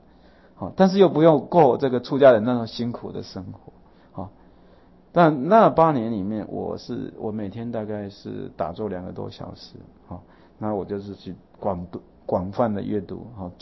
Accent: Taiwan; 我跟他说不是，我是台湾人

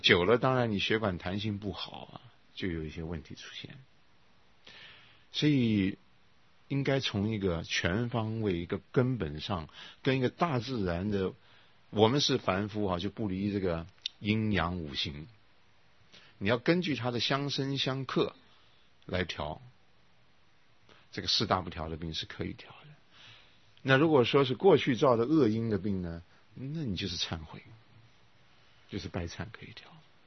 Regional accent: Taiwan; 我们台湾也是文化大革命哈

